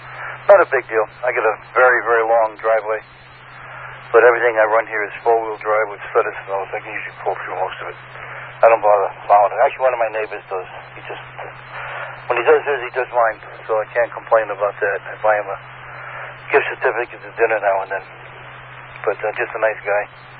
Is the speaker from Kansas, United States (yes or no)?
no; New York, United States; I'm from Long Island originally, so it's different, you know.